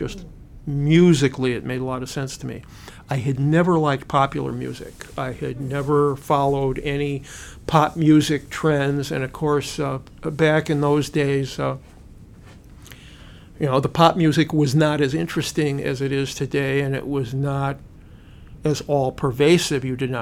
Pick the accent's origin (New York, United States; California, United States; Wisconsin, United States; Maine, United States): Wisconsin, United States; Kenosha; When I was growing up in Kenosha, Wisconsin, I don't think I ever heard a person play a guitar, a banjo, or any other folk instrument.